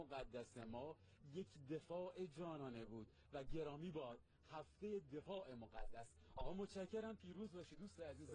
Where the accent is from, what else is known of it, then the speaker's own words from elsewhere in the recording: Iran; دقیقاً، و من به عنوان یک ایرانی میگم